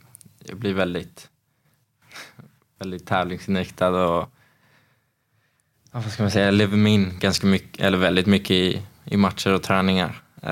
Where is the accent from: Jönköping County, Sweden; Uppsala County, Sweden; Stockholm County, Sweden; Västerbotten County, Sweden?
Uppsala County, Sweden; Uppsala; Jag är från Uppsala och jag har gått hela vägen från akademin till A-laget.